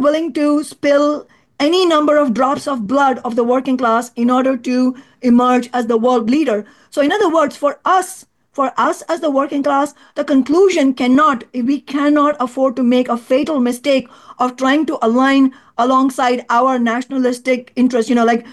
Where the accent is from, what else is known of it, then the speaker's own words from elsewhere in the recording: India; if you look at the military budgets of even my home country, India